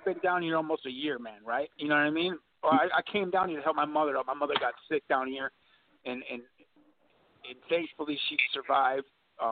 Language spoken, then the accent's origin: English; Minnesota, United States; And I come from 612, man, which, if you know where that is, man, that's like the heart of the Midland, man